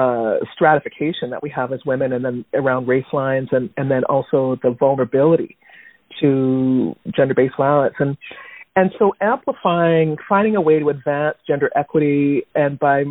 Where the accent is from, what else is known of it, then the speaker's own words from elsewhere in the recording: Vancouver, British Columbia, Canada; growing up in Vancouver around the same time